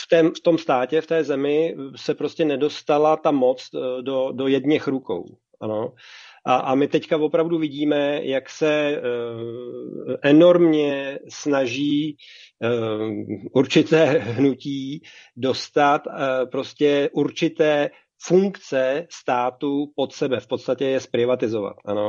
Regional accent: Prague, Czechia; jsem celý život žiju v Praze

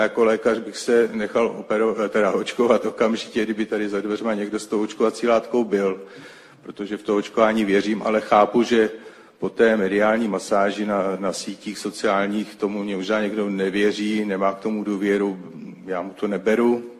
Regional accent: Trutnov, Hradec Králové Region, Czechia; já jsem z Podkrkonošského Trutnova

